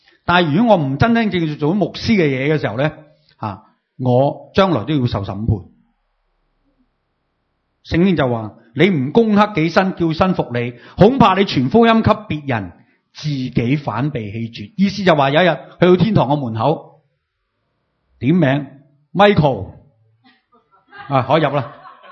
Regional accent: Hong Kong; 但系当你连你生命里面而家我哋香港人咩，或者中国人最中意咩？中国人最中意食啊

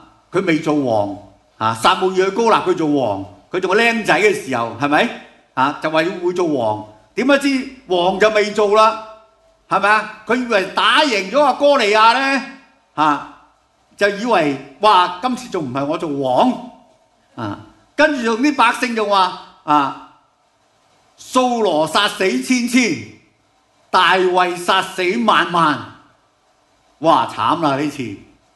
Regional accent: China; 我哋中国人有句说话人生不如意嘅事点样话？

